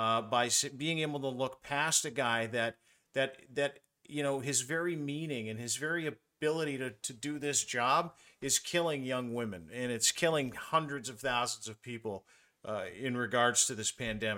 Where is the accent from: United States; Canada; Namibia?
Canada; I remember when I grew up, I don't know about you, Rain, growing up in Canada, you thought about America like, oh my God, New York City, that must be incredible to live in New York City.